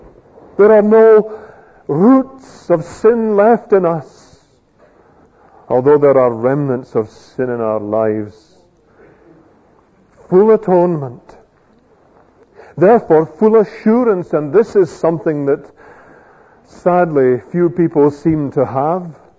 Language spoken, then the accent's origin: English; Scotland, United Kingdom; But I'm a Scot and it's my land, although I've not seen it.